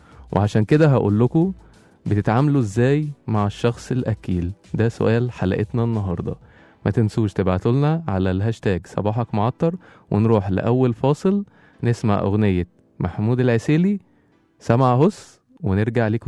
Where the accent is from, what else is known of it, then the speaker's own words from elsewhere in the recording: Egypt; يعني بص احنا بنصنف كمصريين طبعا، واحنا بنتكلم هنا في ناس بتفهم في الاكل كويس جدا